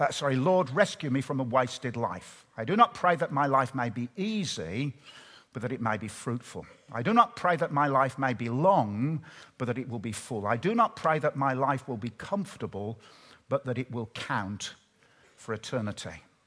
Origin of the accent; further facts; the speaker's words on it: Birmingham, West Midlands, United Kingdom; but I grew up in Birmingham.